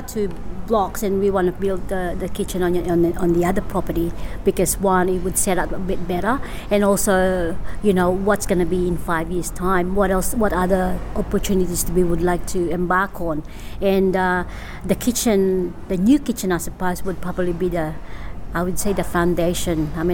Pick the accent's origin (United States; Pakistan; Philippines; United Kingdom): Philippines; Central Luzon; Okay, I'm from Luzon, which is called Tarlac. That's the actual, you would say that's the region.